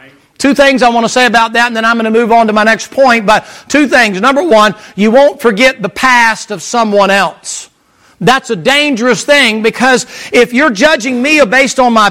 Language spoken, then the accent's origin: English; the South, United States; I'm from the South. That's how they talk.